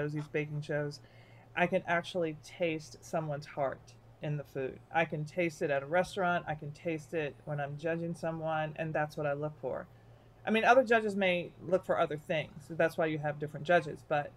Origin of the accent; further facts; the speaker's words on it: Southern United States, United States; I'm from the South, and I have to say that is not true.